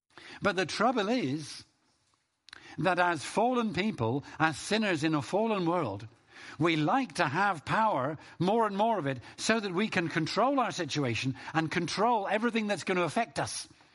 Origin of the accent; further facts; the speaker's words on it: United Kingdom; as British people in our culture, we have a thing, like some other cultures, but not all other cultures, we have a thing about keeping up appearances.